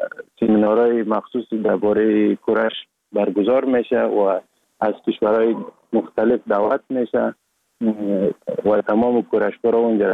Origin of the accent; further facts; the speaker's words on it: Sheberghan, Jowzjan, Afghanistan; also born or lived in Sar-e Pol; اصلا زاده ولایت سرپل هستم، در ولایت جوزجان کلان شدیم. تحصیلات ما، مکتب ما، همه چیز ما در ولایت جوزجان خواندیم.